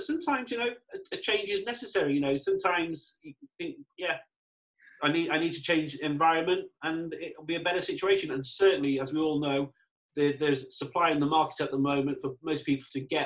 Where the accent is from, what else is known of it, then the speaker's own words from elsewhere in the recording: England, United Kingdom; now in United Arab Emirates; I'm English and I come from a farm in England, so I like my privacy.